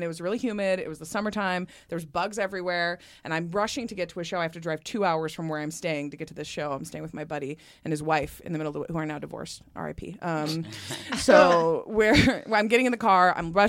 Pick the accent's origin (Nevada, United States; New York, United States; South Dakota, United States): Nevada, United States; I'm a desert rat. I grew up in Nevada, so I have an aversion to bugs of all kinds.